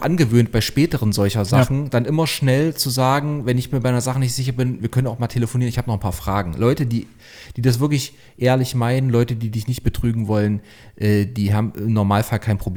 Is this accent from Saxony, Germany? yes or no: yes; Leipzig, Saxony, Germany; ich komme aus Leipzig